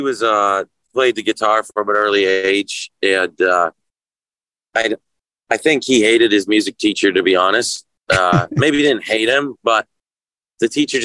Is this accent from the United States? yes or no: no; Odessa, Ontario, Canada; also born or lived in Kingston / Amherstview; I was born in Kingston, Ontario, and we were raised about 20 minutes outside Kingston in Amherstview and then in Odessa. So like Amherstview is like a little suburb, basically, of Kingston. I'd say it's actually more like 10 minutes. And then we moved to Odessa when I got to grade three, and that was in the country